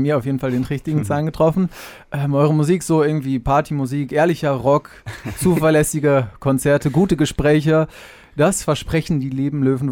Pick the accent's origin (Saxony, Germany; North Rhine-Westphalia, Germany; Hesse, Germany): North Rhine-Westphalia, Germany; Dortmund; Ich komme aus Dortmund und bin Schalke-Fan.